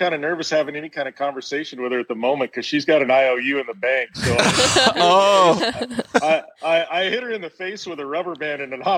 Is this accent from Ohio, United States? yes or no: no; Arizona, United States; She's an Arizona girl and I'm from Arizona.